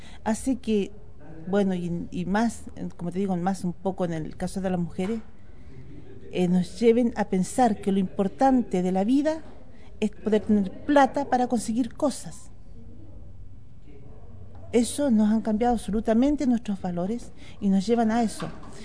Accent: Chile; Cuando hablan de desarrollo en mi país, dicen, pero si Chile se ha desarrollado, si hace 30 años andábamos a pata pelada, andábamos con parches

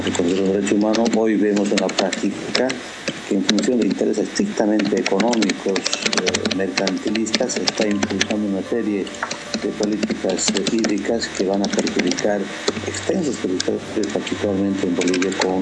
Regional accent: Ecuador

